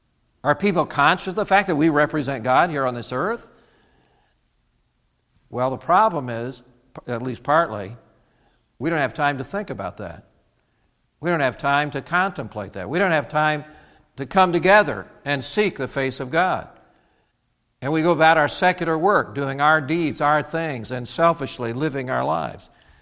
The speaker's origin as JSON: {"language": "English", "region": "Indiana", "country": "United States", "said": "Just because I'm from Indiana, I'll give this law."}